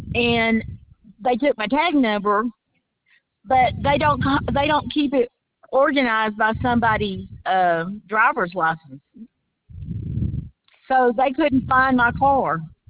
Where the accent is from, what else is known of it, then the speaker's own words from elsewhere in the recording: Chattanooga, Tennessee, United States; now in Albuquerque, United States; Well, I'm from Tennessee originally, from Chattanooga.